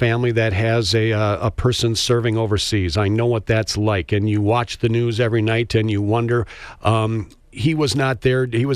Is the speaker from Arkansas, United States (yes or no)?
no; Appleton, Wisconsin, United States; I grew up in Appleton and the home of Lawrence University. I remember as a little boy seeing protests when we would have to go downtown.